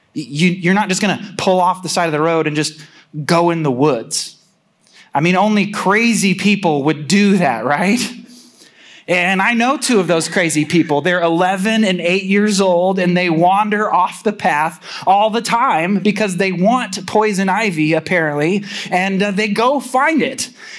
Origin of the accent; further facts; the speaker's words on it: Noblesville, Indiana, United States; I've been here in this community where I've grown up. I grew up in Noblesville